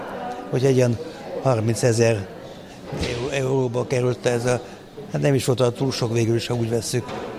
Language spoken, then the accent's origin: Hungarian; Transylvania, Romania; Erdély származású vagyok